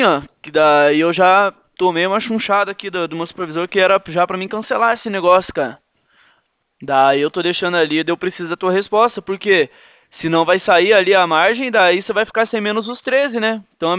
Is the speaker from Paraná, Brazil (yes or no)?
yes; Curitiba, Paraná, Brazil; Não, eu sou daqui de Curitiba. A gente atende aí, mas somos aqui de Curitiba.